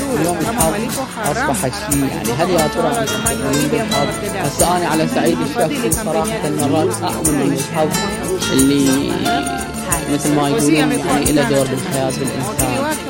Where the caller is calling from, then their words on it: Iraq; أنا معكم من العراق،